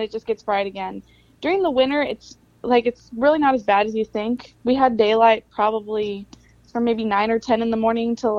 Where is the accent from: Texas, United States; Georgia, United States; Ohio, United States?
Texas, United States; also born or lived in Anchorage; But I mean, I grew up around New Braunfels, Bernie, Comfort, just all around the Texas Hill Country.